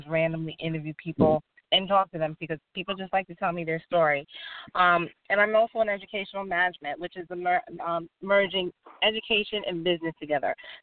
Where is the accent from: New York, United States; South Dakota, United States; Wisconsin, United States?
New York, United States; Suffern; I'm originally from Suffern, New York.